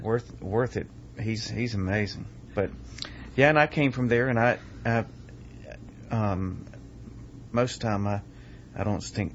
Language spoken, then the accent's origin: English; Macon, Georgia, United States; also born or lived in Covington / Trenton, Georgia / Tullahoma, Tennessee / Chattanooga, Tennessee; I was born in Covington. We moved to Trenton, Georgia, then to Tullahoma, Tennessee.